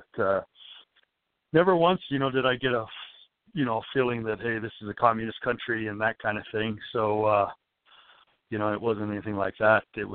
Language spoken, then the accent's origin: English; Colorado, United States; And I'm from Colorado, and there's a lot of tunnels in Colorado